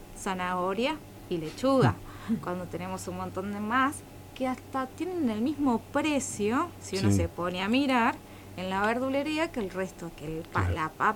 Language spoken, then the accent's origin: Spanish; Buenos Aires, Argentina; also born or lived in Metán; now in El Calafate, Argentina; Yo soy de Buenos Aires, soy oriunda de Buenos Aires